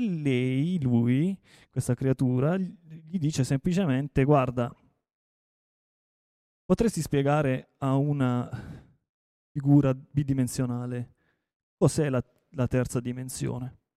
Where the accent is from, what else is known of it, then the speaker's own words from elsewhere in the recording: Taranto, Apulia, Italy; io sono di Taranto e quindi diciamo, la dimensione climatica la sento abbastanza, in maniera abbastanza forte, no?